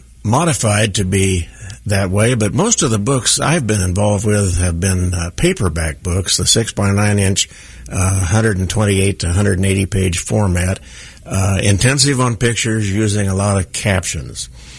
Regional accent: Kansas City, Kansas, United States; And the one I did was because I grew up in Kansas City, Kansas. I knew the city real well.

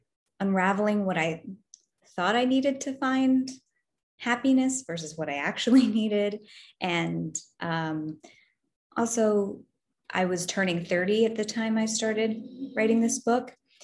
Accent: New Jersey, United States; I remember when he told me he's from Western New York, I'm from New Jersey.

